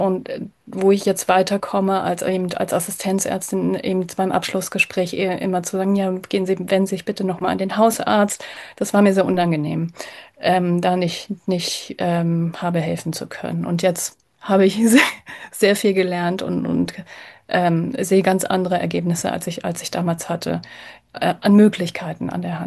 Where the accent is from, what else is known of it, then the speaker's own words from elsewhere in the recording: Berlin, Germany; ich bin ja Berlinerin durch und durch. Und da haben wir natürlich, Berliner haben ja in aller Regel auch ostpreußische Wurzeln